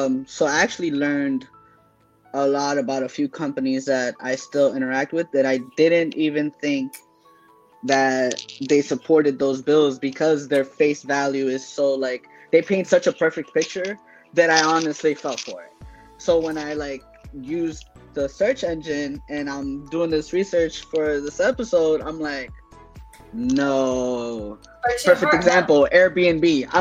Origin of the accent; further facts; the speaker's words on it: Miami, Florida, United States; And I'm in Miami right now, like this is my hometown, so I should have expected it